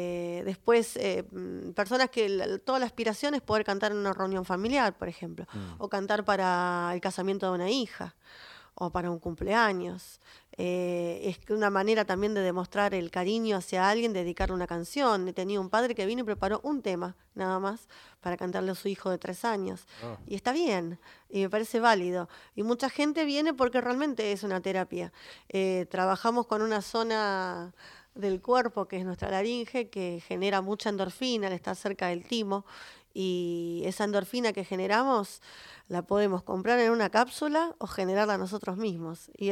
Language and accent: Spanish; Berazategui, Buenos Aires Province, Argentina; como yo soy, no soy porteña, soy de Berazategui